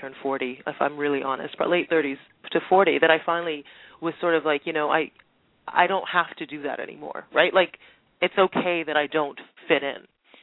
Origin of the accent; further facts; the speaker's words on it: Trinidad & Tobago; accent: Trinidadian; also born or lived in Houston, United States; my Trini accent came right back, everything, you know, just really kind of went back in. It's definitely home for me. But growing up, I you know, it was about every 2 years or so we moved. Every 2 years we'd go from Trinidad to Houston primarily